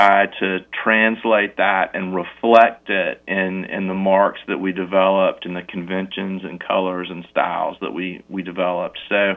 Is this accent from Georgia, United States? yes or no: yes; Augusta, Georgia, United States; I grew up in Augusta, and I went to Augusta College and graduated from Augusta State University.